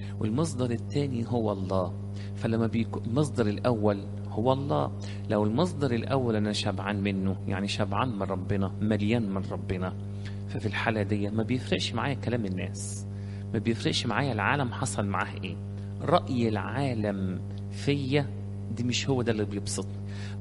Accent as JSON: {"language": "Arabic", "country": "Egypt"}